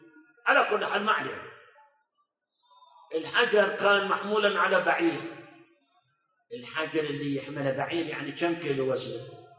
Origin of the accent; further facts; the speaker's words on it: Karbala, Karbala Governorate, Iraq; حتى عندنا في كربلاء صار على المي مع ما عندنا نهر الحسينية